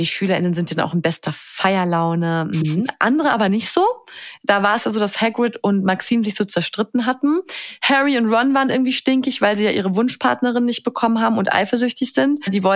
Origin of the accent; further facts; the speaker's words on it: Bavaria, Germany; Wahrscheinlich gab es das nur bei uns in Bayern.